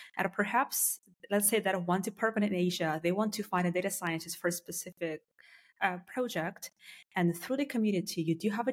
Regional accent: Germany; And can you imagine that, like, we are from Germany, for example, engaging with people from Hong Kong or Singapore.

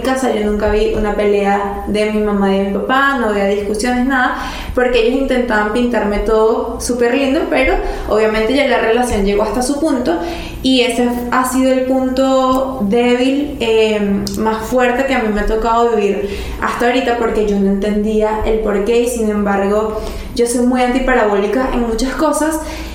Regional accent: San Felipe, Yaracuy, Venezuela; now in Valencia, Venezuela; ya que en el 2015 yo me vine para Valencia. Yo soy de San Felipe, creo que también ustedes no lo sabían, yo no soy de acá

